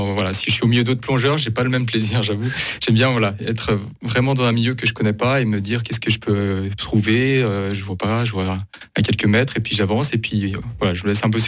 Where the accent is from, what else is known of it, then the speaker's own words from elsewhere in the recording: Annecy, Auvergne-Rhône-Alpes, France; born there; je suis né à Annecy, donc il y avait le lac d'Annecy juste à côté en France, en Haute-Savoie